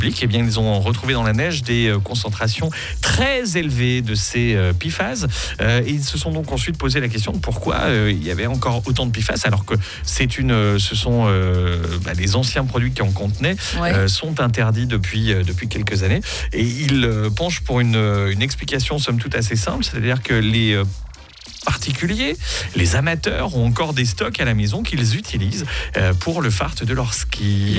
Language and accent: French; Switzerland; une étude qui se passe chez nous en Suisse